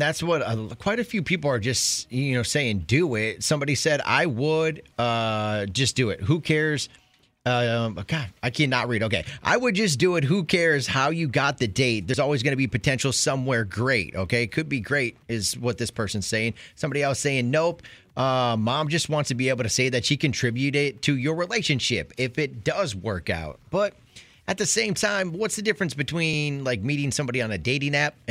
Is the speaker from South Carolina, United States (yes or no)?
no; Brookings, South Dakota, United States; So we're obviously from Brookings, so South Dakota State University.